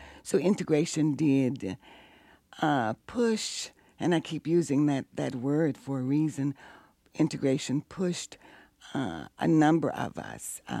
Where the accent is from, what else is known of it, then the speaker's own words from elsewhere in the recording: Memphis, Tennessee, United States; It comes from my rememberings of my years growing up in Memphis, Tennessee, in a segregated housing project.